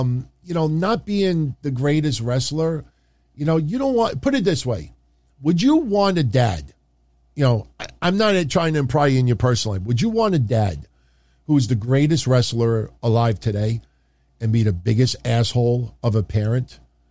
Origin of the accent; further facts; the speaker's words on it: New York, United States; The Yankees, you know, I'm rooting for them also because I'm a New Yorker, not first and foremost.